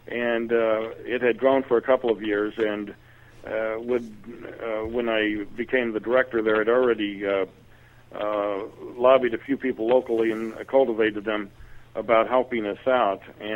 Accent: Kansas City, Missouri, United States; I grew up in Kansas City.

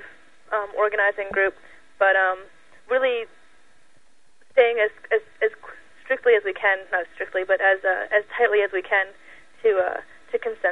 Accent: Brooklyn, New York, United States; now in Lawrence, United States; I'm actually not from Lawrence. I moved here just a little under a year ago, and I was amazed to see I'm from New York, I'm from Brooklyn, and I was amazed to see how organized and dedicated the people were here.

